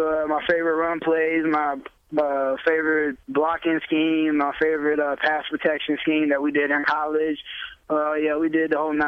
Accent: Atlanta, Georgia, United States; I'm from Atlanta.

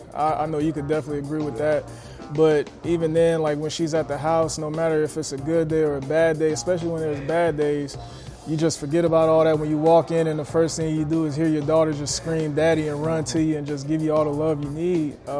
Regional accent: Atlanta, Georgia, United States; also born or lived in Dallas, Texas; I was born in Dallas, Texas, but I'm raised in Atlanta, Georgia. Been raised there since 15 months, so I call that home.

